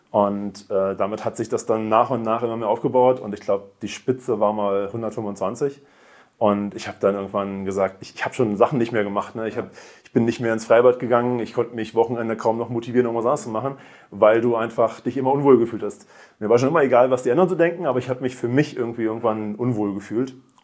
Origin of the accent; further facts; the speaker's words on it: Berlin, Germany; Ich komme aus Berlin, und also das ist dann näher von Berlin. Und ich habe eine IT-Firma in Berlin, die aber europaweit tätig ist. Und habe zwei Kinder.